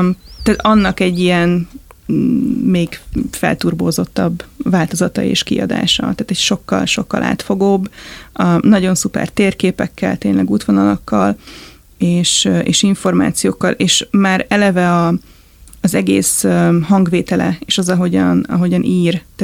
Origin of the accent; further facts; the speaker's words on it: Budapest, Hungary; nekem is rengeteg olyan hely van Budapesten, hiába itt nőttem fel, és itt éltem majdnem egész életemben